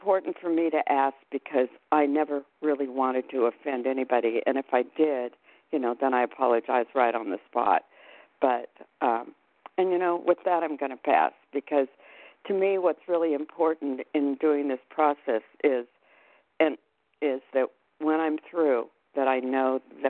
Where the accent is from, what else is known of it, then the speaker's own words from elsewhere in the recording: Phoenix, Arizona, United States; I'm from Phoenix.